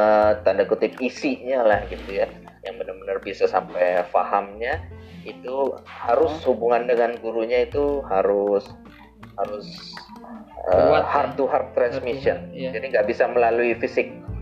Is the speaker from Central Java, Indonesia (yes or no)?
no; West Sumatra, Indonesia; termasuk dari kampung saya di Sumatera Barat itu